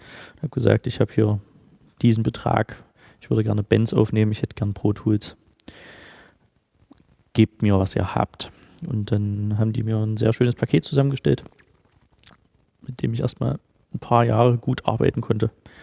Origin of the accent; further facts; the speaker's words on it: Halle, Saxony-Anhalt, Germany; Ich komme auch aus Halle.